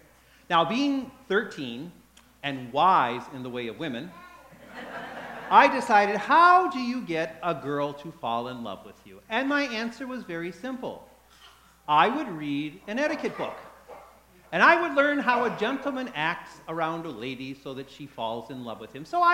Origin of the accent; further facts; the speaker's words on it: Minneapolis, Minnesota, United States; I grew up in Minneapolis.